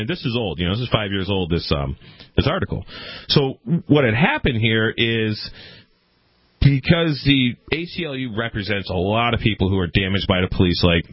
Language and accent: English; Massachusetts, United States; Well, where I grew up in Western Mass, the locals are like, quote, suicide